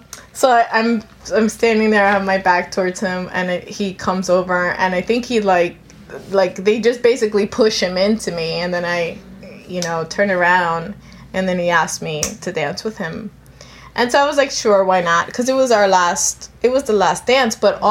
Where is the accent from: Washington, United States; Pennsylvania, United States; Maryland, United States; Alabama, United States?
Pennsylvania, United States; Philadelphia; So I'm from South Philadelphia, with roots in South America and the Caribbean.